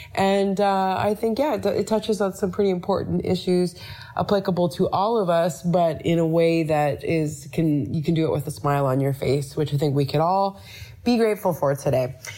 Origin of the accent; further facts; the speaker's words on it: Canada; I am a Canadian comedian and speaker and podcaster.